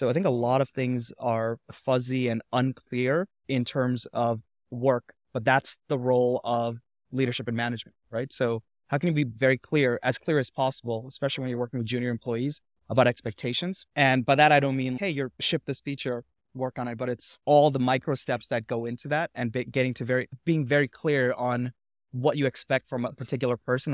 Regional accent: New York City, New York, United States; on top of being an immigrant, growing up in New York City, which is a town full of immigrants

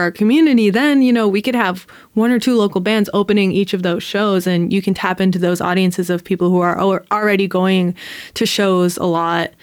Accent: Rochester, New York, United States; That was, like, such a core memory growing up in Rochester.

